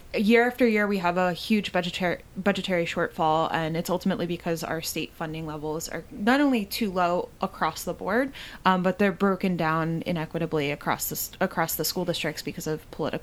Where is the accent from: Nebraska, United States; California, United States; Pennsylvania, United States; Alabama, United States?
Pennsylvania, United States; Upper Darby; So I grew up here in Upper Darby, and went to the public schools here in Upper Darby, you know, my whole public school career, K through 12.